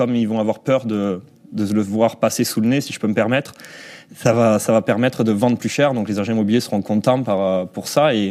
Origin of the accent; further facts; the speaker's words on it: Southwest France, France; accent: southwestern French; j'ai démarché des agences, donc dans le sud-ouest, vous devez l'entendre à mon accent.